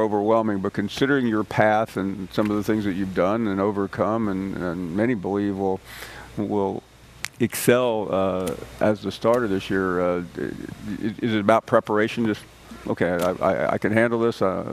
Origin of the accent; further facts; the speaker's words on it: Tennessee, United States; Yeah, I grew up in Tennessee, and every kid I knew wanted to be the starting quarterback at Tennessee.